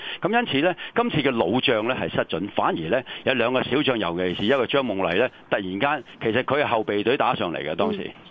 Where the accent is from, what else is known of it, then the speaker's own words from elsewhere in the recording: China; 我哋中國人咧就會咁諗